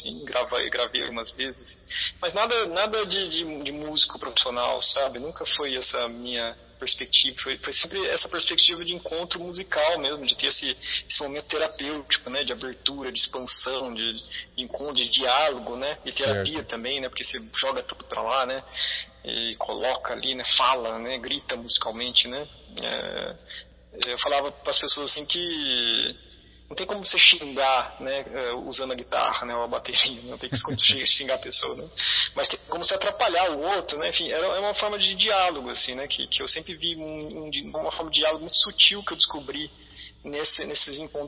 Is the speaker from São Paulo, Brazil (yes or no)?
yes; São José dos Campos, São Paulo, Brazil; born there; also born or lived in Assis / Londrina; now in Ilhabela, Brazil; eu nasci em São José dos Campos.